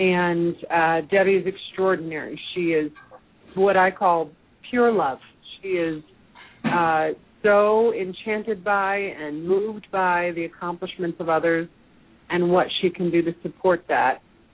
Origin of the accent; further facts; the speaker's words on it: Naples, Florida, United States; She actually lives part of the year in my hometown in Naples, Florida.